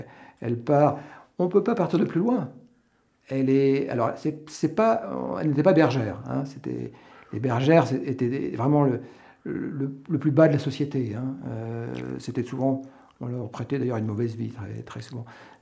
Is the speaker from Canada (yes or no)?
no; Bar-le-Duc, Grand Est, France; La raison immédiate, c'est que je suis de Bar-le-Duc. Donc du Barrois